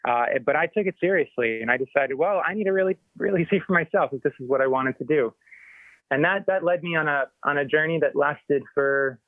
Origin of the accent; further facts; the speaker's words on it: Johnston, Rhode Island, United States; So I grew up in Johnston, Rhode Island, which is sort of a smaller town right outside of Providence.